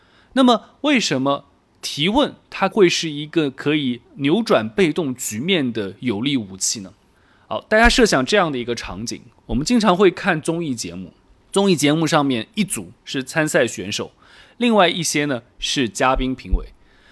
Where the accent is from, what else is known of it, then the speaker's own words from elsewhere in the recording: China; 我们中国人